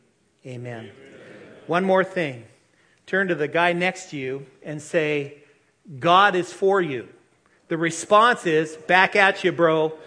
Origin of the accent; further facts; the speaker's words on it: Oregon, United States; I want you to know that indeed I am from Oregon, and I'm proud of it.